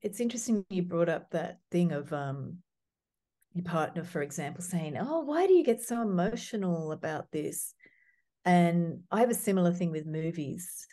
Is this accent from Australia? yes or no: yes; Australia; because growing up in Australia, people didn't have body hair like me. I'm Mediterranean and we have body hair everywhere.